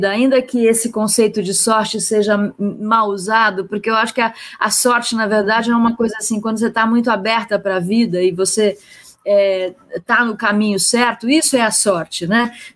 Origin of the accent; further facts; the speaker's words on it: São Sebastião, São Paulo, Brazil; born there; Eu sou nascida em São Sebastião, eu estudei em colégio estadual a vida inteira